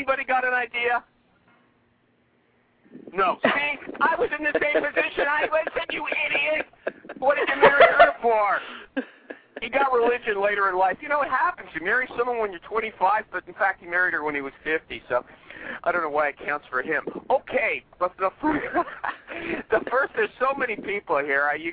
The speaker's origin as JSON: {"language": "English", "country": "Canada", "said": "it's a really American song, and I'm Canadian."}